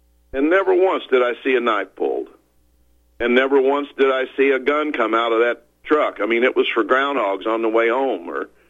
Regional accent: Arnold, Missouri, United States; I was just up the road from you at Fox High School in Arnold, and I don't think we had any black students at all, and we had some Mexican descent people there, yeah.

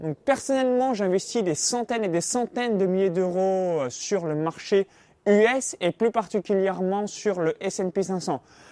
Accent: France; now in Tallinn, Estonia; j'ai été expatrié à Malte de fin 2012 à début 2018 et depuis avril 2018, je suis expatrié à Tallinn en Estonie. Donc du coup, ça fait déjà un petit moment que j'ai quitté la France

